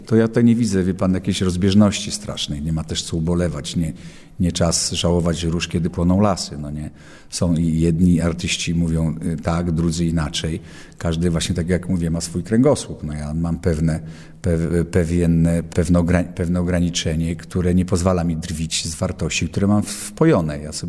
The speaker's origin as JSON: {"language": "Polish", "town": "Niewiadów", "region": "Łódź Voivodeship", "country": "Poland", "tie": "born or raised there", "said": "jestem chłopcem z małej miejscowości Niewiadów. To jest taka miejscowość mała pod Tomaszowem Mazowieckim."}